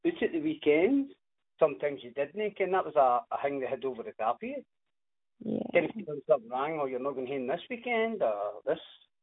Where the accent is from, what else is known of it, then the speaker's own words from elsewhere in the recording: Glasgow, Scotland, United Kingdom; Again, I was growing up, so I'm from Glasgow, if you know what I mean.